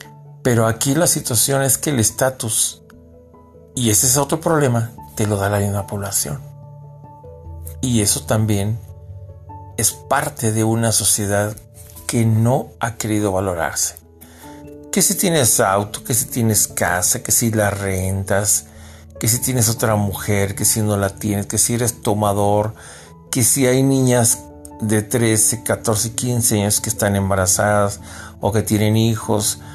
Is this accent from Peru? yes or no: yes; Peru; Hasta parecemos peruanos, ¿eh? Porque así somos muchos peruanos